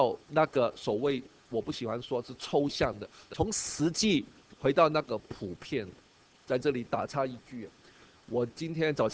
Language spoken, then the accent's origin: Chinese; Hong Kong; 我们在香港长大，就是最大的特点就是没有文化的